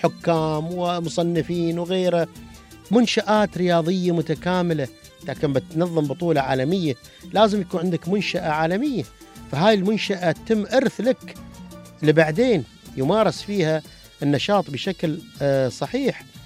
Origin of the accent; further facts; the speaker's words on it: Dubai, United Arab Emirates; نحن من دبي، نحن لنا الفخر نكون من دبي ومن الإمارات،